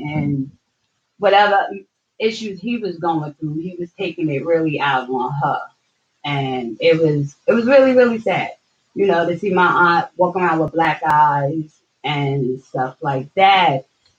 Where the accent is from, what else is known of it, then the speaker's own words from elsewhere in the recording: New York, United States; I'm from Long Island, New York, and I've been upstate for about 2 years now.